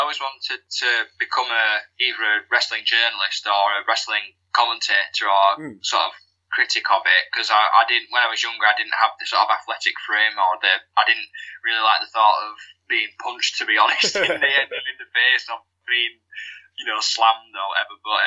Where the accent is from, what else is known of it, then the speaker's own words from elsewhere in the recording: United Kingdom; and obviously, being British, the British Bulldog, Davey Boy Smith all the way as well